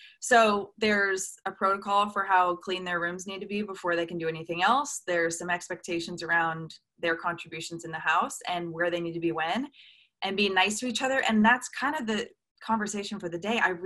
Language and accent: English; Newport Beach, California, United States; Yeah, I grew up in Newport Beach, California, which—